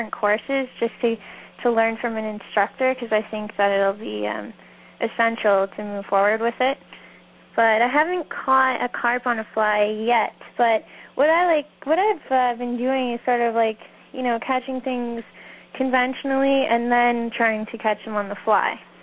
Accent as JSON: {"language": "English", "region": "Ontario", "country": "Canada", "said": "I'm from Canada, and I definitely say A all the time. So I'm from Ontario"}